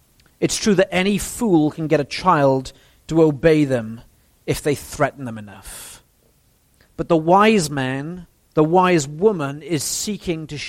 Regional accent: Wales, United Kingdom; In my home country of Wales

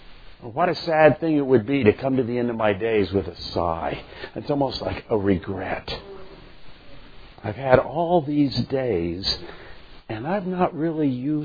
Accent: Indiana, United States; I mean, I'm from Indiana. It's what we play, you know.

